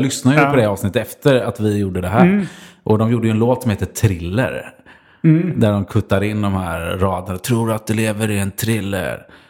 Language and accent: Swedish; Märsta, Stockholm County, Sweden; Vi växte upp tillsammans i Märsta.